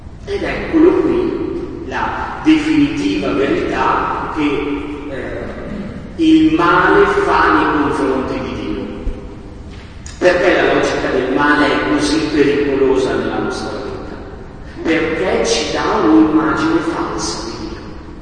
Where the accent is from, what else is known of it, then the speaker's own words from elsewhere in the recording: Gonzaga, Lombardy, Italy; io sono di Gonzaga